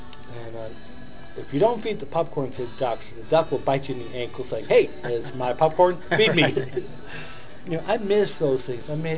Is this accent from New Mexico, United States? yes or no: no; Massachusetts, United States; I missed watching the sunrise over the ocean because I'm from Massachusetts, East Coast.